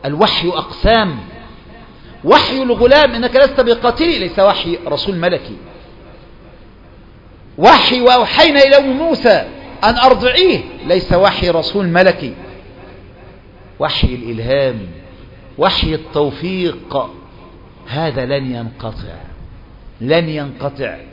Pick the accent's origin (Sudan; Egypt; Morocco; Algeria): Egypt; انتوا خلي من مصر، انا من مصر